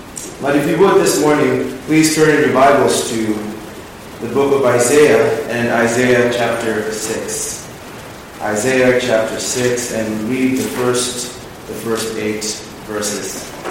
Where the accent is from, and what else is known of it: Zambia; also born or lived in Baltimore; now in Grand Rapids, United States